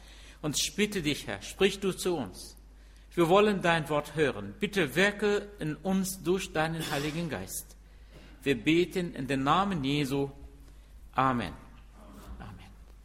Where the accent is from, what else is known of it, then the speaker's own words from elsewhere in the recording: Egypt; now in Hanover, Germany; ich bin aus Ägypten. Ich bin hier in Hannover seit 2002